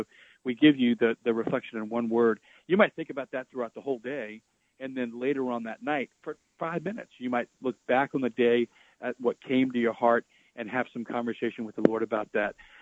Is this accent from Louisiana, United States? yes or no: yes; Louisiana, United States; You know, when I grew up in here in South Louisiana, and there's a strong Marian devotion here in Cajun country.